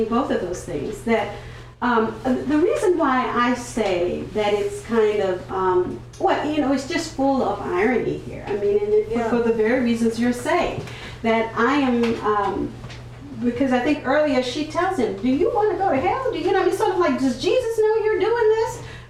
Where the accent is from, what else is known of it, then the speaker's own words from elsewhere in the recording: the South, United States; I was raised in the South, so I'm too well raised to ask some of these questions